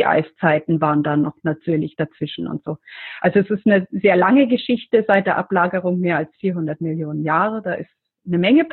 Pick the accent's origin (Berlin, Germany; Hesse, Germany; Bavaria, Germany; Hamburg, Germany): Bavaria, Germany; also ich komme aus Mittelfranken, das zu Bayern gehört.